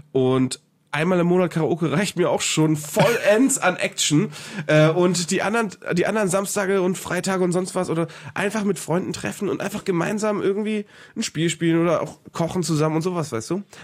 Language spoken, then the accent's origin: German; Poland; Ich als Pole.